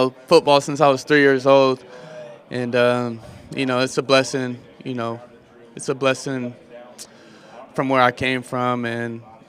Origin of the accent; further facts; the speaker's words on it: Dallas, Texas, United States; I grew up in Dallas, Texas, so I would say the Cowboys.